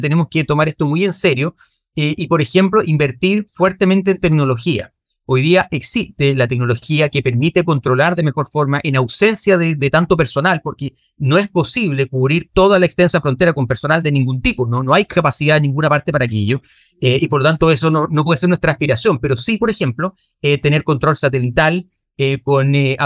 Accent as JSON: {"language": "Spanish", "region": "Araucanía", "country": "Chile", "said": "Yo soy de la Araucanía"}